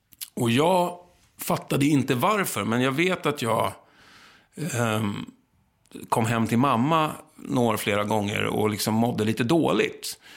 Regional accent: Lidingö, Stockholm County, Sweden; Jag var från Lidingö, lite så här övre medelklassunge. Och som hade väl lite så här Lidingöin kanske och pratade lite så liksom.

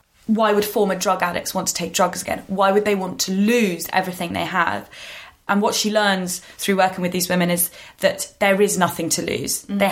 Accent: United Kingdom; Day-to-day, being British is an insignificant fact to me.

